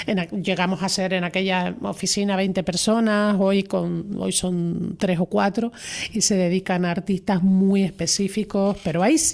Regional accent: Canary Islands, Spain; crecí, me eduqué y me hice la persona que soy a las faldas del Teide, la parte alta de La Orotava.

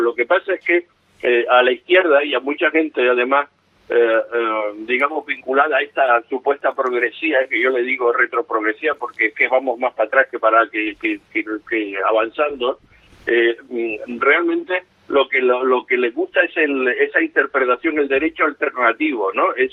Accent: Spain; quien lo vamos a sufrir somos todos los españoles

